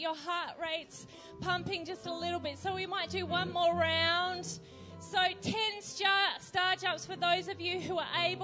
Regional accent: Australia; being an Australian in the past few weeks, I've been sitting back on my couch, patting myself on the back for an almighty sporting nation that we are in the Commonwealth.

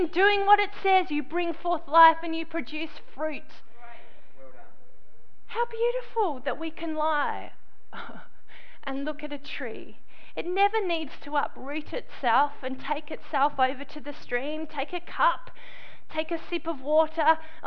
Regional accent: Australia; I'm an Australian and I like my grass to be green.

